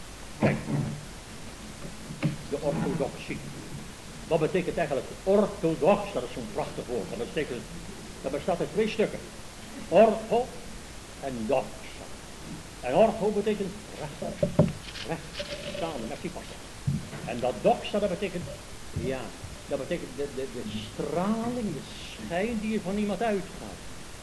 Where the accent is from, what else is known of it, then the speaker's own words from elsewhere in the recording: Netherlands; Kijk, als ik in Parijs ben en ik zie de Nederlandse vlag, dan is dat een symbool van mijn vaderland.